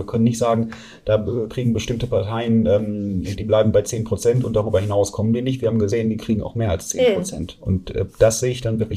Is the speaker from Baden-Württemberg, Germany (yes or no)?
no; Bielefeld, North Rhine-Westphalia, Germany; born there; Ich bin eigentlich Bielefeld-Fan als gebürtiger Bielefeld.